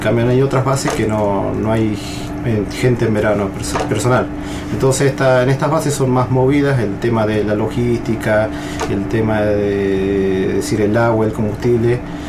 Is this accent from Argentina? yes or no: yes; Tilcara, Jujuy, Argentina; also born or lived in Ledesma; yo vengo de la provincia de Jujuy. Nací en el pueblo de Ledesma, pero a los 5 años me fui a Villatilcara y ahí viví toda mi juventud hasta que ingresé al ejército.